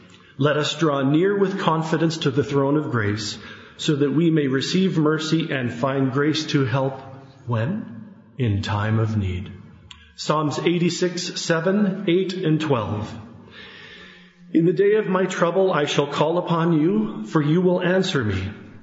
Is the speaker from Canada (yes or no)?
yes; Kelowna, British Columbia, Canada; the captain announced what time we would be landing into Kelowna Airport, my hometown.